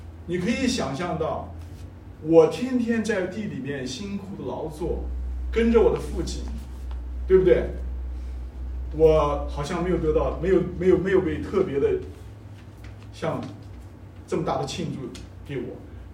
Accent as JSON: {"language": "Chinese", "region": "Xinjiang", "country": "China", "tie": "born or raised there", "said": "我是从新疆长大的，从建设兵团长大的，我的父母都是兵团的农民当时。"}